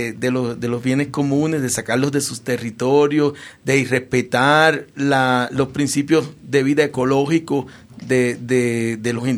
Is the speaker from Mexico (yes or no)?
no; Puerto Rico; Yo soy puertorriqueño y yo crecí en la época de oro, para llamarle así, del populismo.